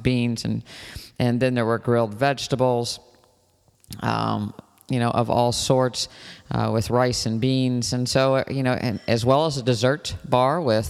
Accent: Ireland; being a Irish girl that came from a big farm cooking family.

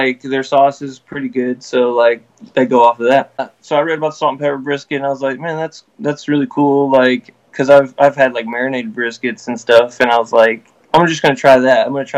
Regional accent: Lubbock, Texas, United States; Yeah, I grew up in Lubbock. Well, right outside the city limits. Okay. So, or in the cotton fields. But yeah, born and raised here.

